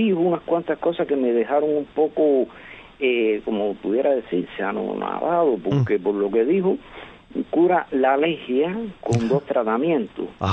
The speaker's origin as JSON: {"language": "Spanish", "town": "Campo Florido", "region": "Havana", "country": "Cuba", "said": "Yo soy de Campo Florido."}